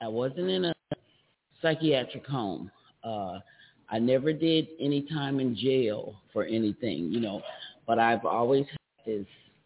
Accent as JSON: {"language": "English", "region": "California", "country": "United States", "also_born_or_lived": "Atlanta", "lives_now": "Gastonia, United States", "said": "I've been here for 5 years, and I moved here from Atlanta, originally from California"}